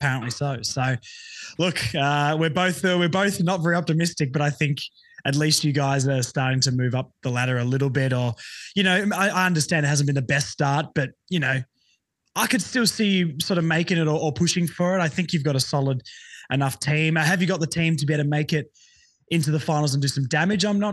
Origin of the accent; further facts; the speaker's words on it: Tasmania, Australia; moved away; I grew up in Tassie and had a couple of mates, but then when I moved up here